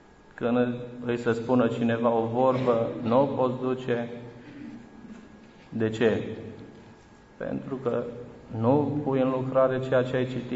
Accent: Prund, Romania; Eu vin din Prund și stau pe o uliță, cred că vreo 5 km până aici.

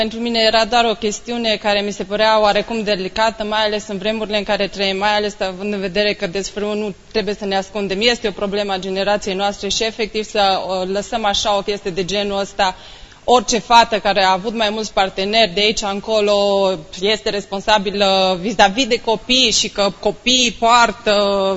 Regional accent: Cluj, Cluj County, Romania; Eu sunt din Cluj, voi fi aici.

